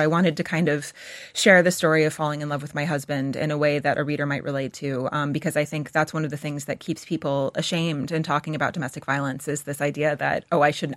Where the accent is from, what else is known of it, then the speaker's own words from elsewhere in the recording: New Hampshire, United States; moved away as an adult; now in Ireland; Yeah, my accent always gives me away. So I grew up in New Hampshire, just north of Boston, and I came to the Aran Islands when I was 24 to work on my first book.